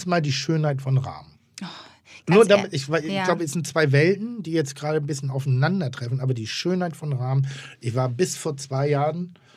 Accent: Northern Germany, Germany; ich bin Norddeutscher

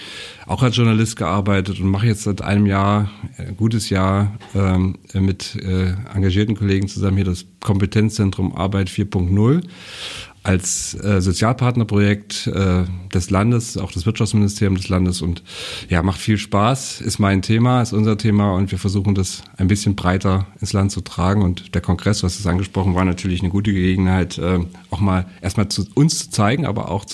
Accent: Thuringia, Germany; ich bin Thüringer, viele Jahre schon in Mecklenburg-Vorpommern, aber nicht geboren. Seit 10 Jahren bin ich hier

